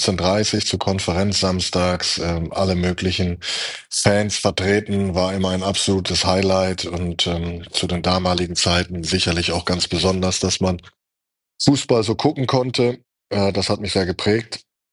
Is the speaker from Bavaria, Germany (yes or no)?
no; Bammental, Baden-Württemberg, Germany; Aufgewachsen im Bammental